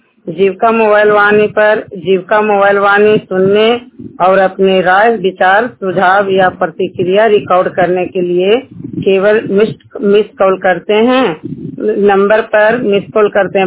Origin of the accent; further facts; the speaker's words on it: Kawa, Bihar, India; घर बड़ी होसी, ग्राम पंचायत कावा, जिला नालंदा, प्रखंड हिलसा की निवासी हूँ।